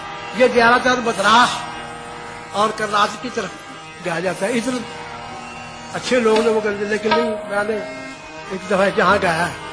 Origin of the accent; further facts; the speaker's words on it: Amritsar, Punjab, India; born there; جب میری پیدائش ہوئی امرتسر میں